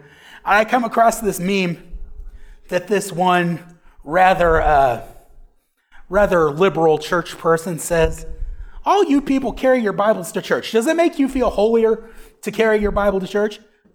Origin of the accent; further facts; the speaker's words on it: Pryor, Oklahoma, United States; Yeah, we're from Pryor. All right. Yes, ma'am. We are from Pryor. I've been in Northeast Oklahoma, been in the Pryor Choteau area since I was about 2. So it's all I really remember.